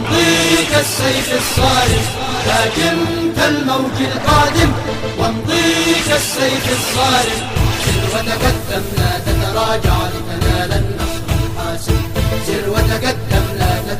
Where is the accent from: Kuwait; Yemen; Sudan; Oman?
Yemen